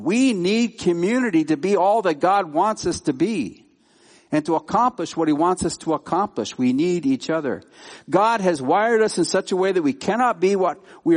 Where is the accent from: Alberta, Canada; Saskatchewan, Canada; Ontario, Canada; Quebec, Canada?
Alberta, Canada; Calgary; I grew up in Calgary, Alberta, the home of the Calgary Stampede.